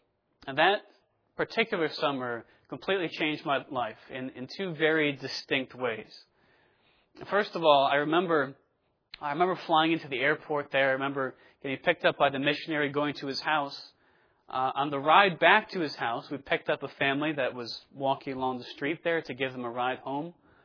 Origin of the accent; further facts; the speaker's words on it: Connecticut, United States; I grew up in Connecticut, so was very close to Boston, to New York City. I love the big city.